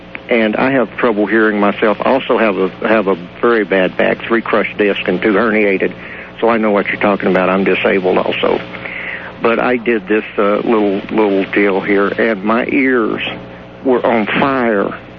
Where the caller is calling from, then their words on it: Globe, Arizona, United States; I'm calling from Globe, Arizona, but I'm listening from KKOB